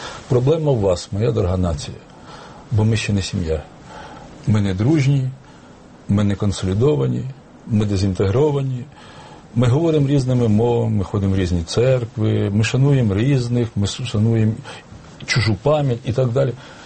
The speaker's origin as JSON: {"language": "Ukrainian", "region": "Sumy Oblast", "country": "Ukraine", "tie": "born or raised there", "said": "частина моєї рідної Сумщини."}